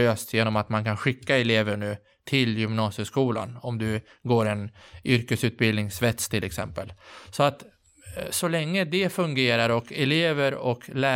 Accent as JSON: {"language": "Swedish", "town": "Västerås", "region": "Västmanland County", "country": "Sweden", "said": "Men i min hemkommun, som jag kommer ifrån, Västerås"}